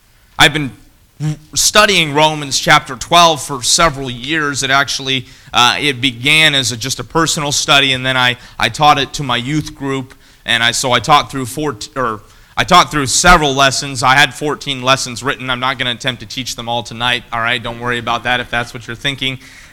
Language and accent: English; Kentucky, United States; I'm from Kentucky. I grew up there.